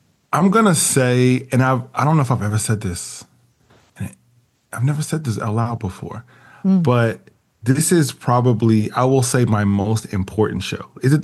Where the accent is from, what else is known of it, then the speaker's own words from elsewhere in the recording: Jersey City, New Jersey, United States; also born or lived in Delaware; Jersey City, New Jersey, born and raised.